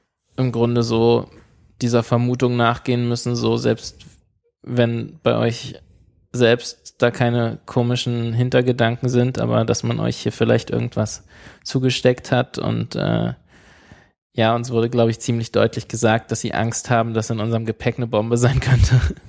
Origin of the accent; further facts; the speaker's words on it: Berlin, Germany; indem wir als Berliner von Prag aus nach Tel Aviv geflogen sind